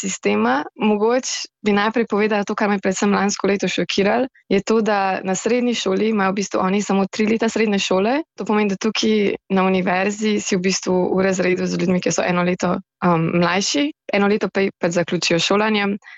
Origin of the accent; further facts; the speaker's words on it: Upper Carniola, Slovenia; now in France; Čeprav prihajam iz Gorenjske in bi rekla, da sem navajena lepih pogledov na gore